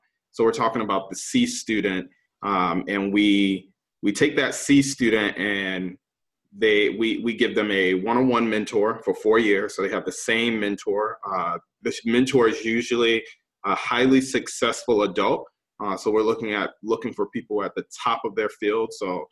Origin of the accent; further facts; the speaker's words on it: New Haven, Connecticut, United States; also born or lived in Atlanta; I'm a kid from Atlanta, grew up in New Haven, Connecticut.